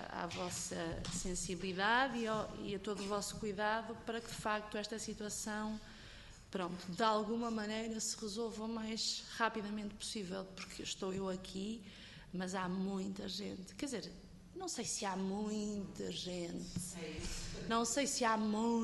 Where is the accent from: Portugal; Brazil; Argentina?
Portugal; Guimarães, Braga; sou mesmo a primeira, sou de Guimarães